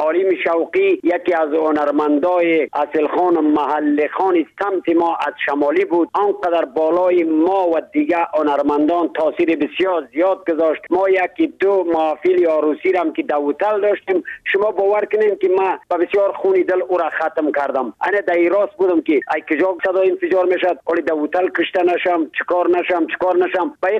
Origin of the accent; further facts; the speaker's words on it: Badakhshan, Afghanistan; چون خودم پامیری هستم، از پامیر بدخشان افغانستان هستم